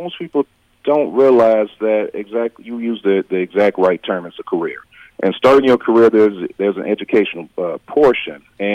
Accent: Gary, Indiana, United States; Myself, I'm from Gary, Indiana, lived there pretty much my whole life. I'm also African-American.

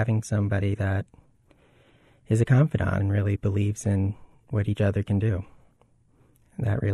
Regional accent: Florida, United States; I grew up in Florida, so that's what I'm surrounded by. I do love the beach, so part of that passion probably comes out.

